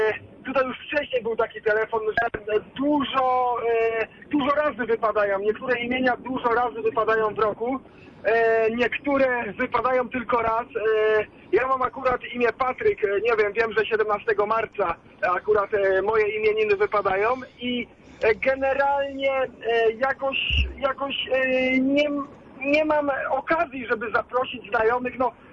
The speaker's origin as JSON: {"language": "Polish", "region": "Greater Poland Voivodeship", "country": "Poland", "said": "jestem z młodego pokolenia i generalnie pochodzę tutaj z poznańskiego."}